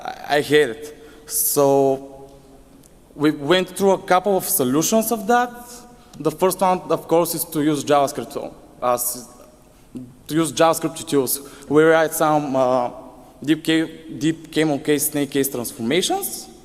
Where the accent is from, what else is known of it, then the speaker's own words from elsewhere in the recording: Bulgaria; English is a second language; from Bulgaria